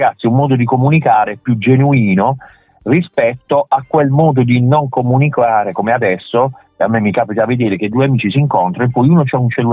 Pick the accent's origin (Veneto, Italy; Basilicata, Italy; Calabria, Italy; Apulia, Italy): Apulia, Italy; Bari; sono anche innamoratissimo della mia città, che negli ultimi anni è migliorata in tante cose.